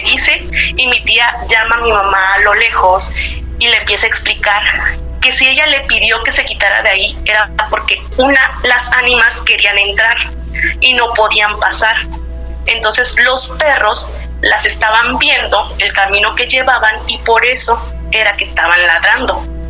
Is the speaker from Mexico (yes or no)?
yes; Veracruz, Mexico; y soy de Veracruz